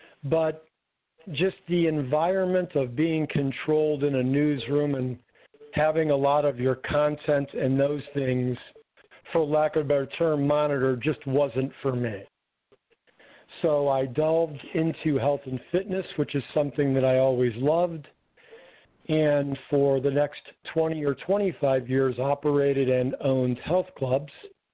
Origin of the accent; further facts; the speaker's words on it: Copley, Ohio, United States; So growing up in Copley, it's about 30 or 45 minutes from Cleveland, and that's where I had relatives live.